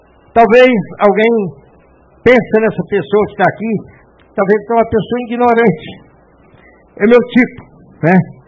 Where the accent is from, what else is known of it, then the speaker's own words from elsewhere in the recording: Guarani, Minas Gerais, Brazil; now in Martins Soares, Brazil; Nasci lá no Guarani. Vim de lá. É, família humilde, alguém aqui que deve ter conhecido meu pai, minha mãe. Cheguei aqui em Martins Soares e passei a gostar dessa terra.